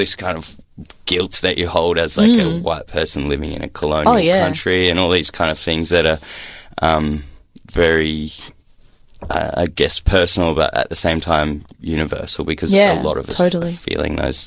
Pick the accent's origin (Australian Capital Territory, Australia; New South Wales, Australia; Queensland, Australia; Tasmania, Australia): Queensland, Australia; my hometown in central Queensland